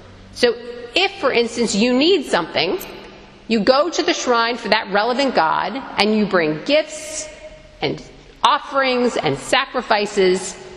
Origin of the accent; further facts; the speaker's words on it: Baltimore, Maryland, United States; So I grew up in Baltimore, which meant that our family usually at least once a summer trekked down to D.C. to see the sights.